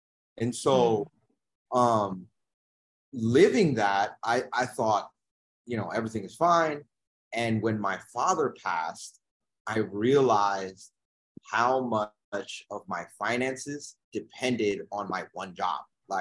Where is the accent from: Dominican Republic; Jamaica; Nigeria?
Dominican Republic; now in New York City, United States; I come from the Dominican Republic, which is a very poor country. And my parents were hard workers, and we came here as immigrants to the US, and we ended up in New York City.